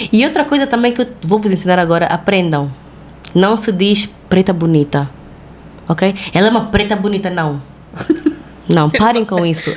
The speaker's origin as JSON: {"language": "Portuguese", "country": "Portugal", "said": "Sim, sou portuguesa, não sei o quê."}